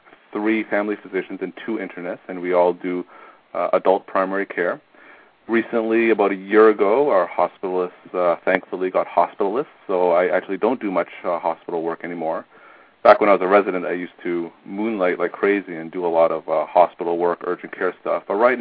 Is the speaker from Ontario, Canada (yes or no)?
yes; Toronto, Ontario, Canada; now in United States; You know, I grew up in Toronto, so I was more of a Blue Jays fan, but now being here